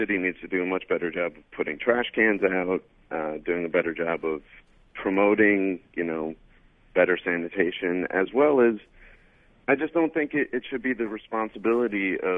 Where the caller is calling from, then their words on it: Brooklyn, New York, United States; You know, I'm calling from Bed-Stuy in Brooklyn on Myrtle Avenue